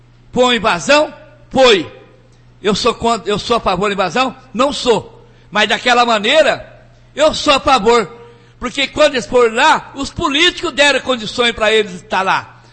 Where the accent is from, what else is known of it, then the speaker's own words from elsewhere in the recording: Jataizinho, Paraná, Brazil; Eu sou uma pessoa que nasci e me criei aqui em Jataizinho. Não tenho vergonha de falar. Tenho 68 anos de idade.